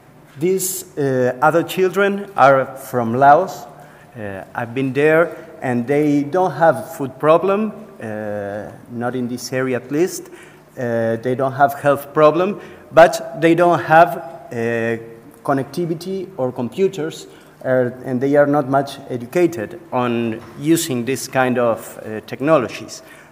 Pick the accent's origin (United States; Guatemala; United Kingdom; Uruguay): Uruguay; I'm from Uruguay